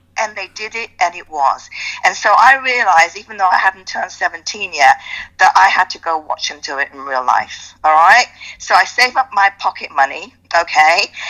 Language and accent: English; United Kingdom; They're British, I'm British, all right?